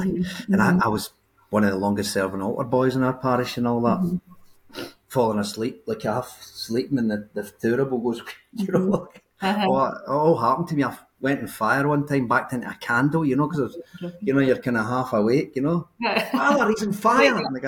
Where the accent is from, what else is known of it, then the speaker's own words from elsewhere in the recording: Larkhall, Scotland, United Kingdom; slightly different in the sense that we grew up in Lark Hall, so they felt safe